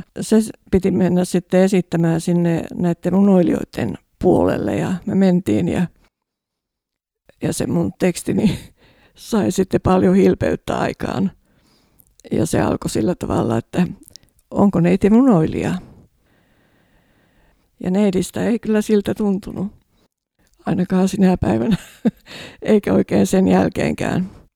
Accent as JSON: {"language": "Finnish", "town": "Toholampi", "region": "Central Ostrobothnia", "country": "Finland", "tie": "born there", "said": "Olen syntynyt Toholammilla ja oli pieni perhe, isä, äiti ja minä."}